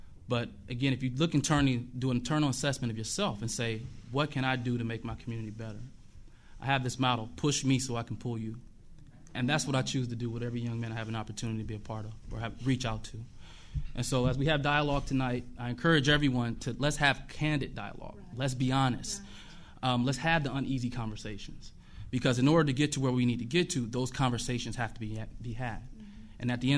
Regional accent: Omaha, Nebraska, United States; I'm a product of Omaha, born and raised in Omaha, and actually house off right off of 24th and Lake, oldest of 5, single-parent household.

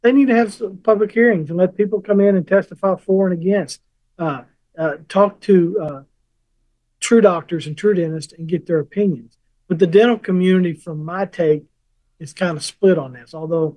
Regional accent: Kentucky, United States; I grew up in Kentucky and middle class. I drank fluoridated water my entire life.

